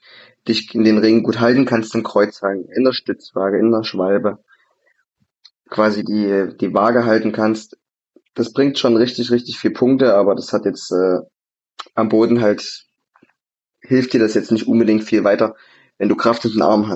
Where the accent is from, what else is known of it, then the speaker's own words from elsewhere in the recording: Saxony, Germany; born there; ich bin ja Vogtländer, gebürtiger.